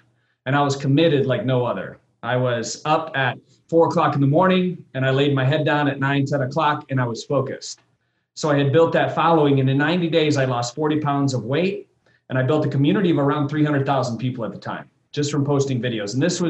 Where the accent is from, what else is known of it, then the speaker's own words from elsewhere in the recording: Michigan, United States; Growing up in Michigan, my mom has been a janitor my whole life and my dad was a truck driver.